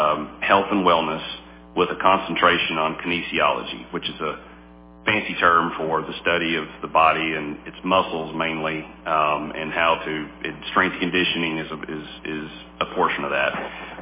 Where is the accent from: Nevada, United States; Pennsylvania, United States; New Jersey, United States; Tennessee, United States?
Tennessee, United States; Well, I'm from Macon County, born and raised. I landed at the health department through sheer luck, I believe, but I actually started in athletics at Tennessee Tech.